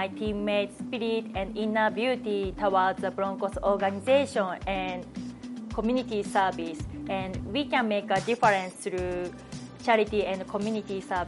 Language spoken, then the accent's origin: English; Tokyo, Japan; I'm from Tokyo, Japan.